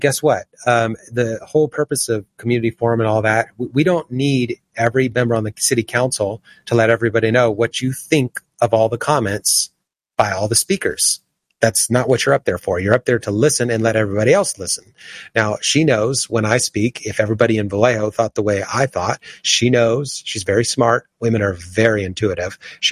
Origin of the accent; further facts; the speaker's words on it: Italy; I never got up in public and said we need to celebrate Italy when I'm from Italy.